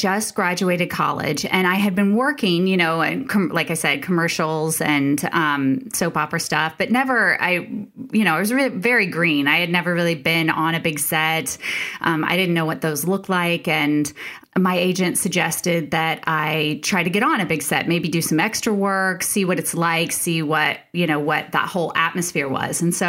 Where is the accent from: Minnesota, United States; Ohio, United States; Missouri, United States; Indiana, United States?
Indiana, United States; Indianapolis; moved away as an adult; I was born and raised in Indianapolis, well, in Indiana